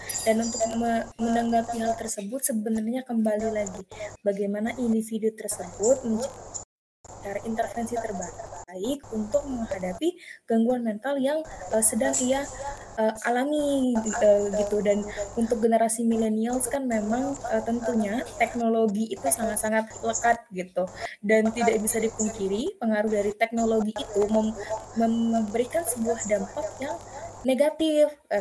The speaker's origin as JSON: {"language": "Indonesian", "region": "Bangka Belitung Islands", "country": "Indonesia", "said": "Perkenalkan … asal dari Provinsi Kepulauan Bangka Belitung."}